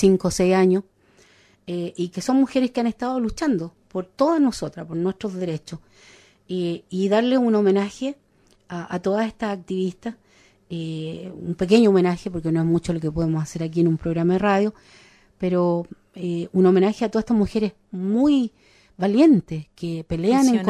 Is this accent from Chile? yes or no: yes; Chile; como ya conocemos esta historia, los que somos chilenos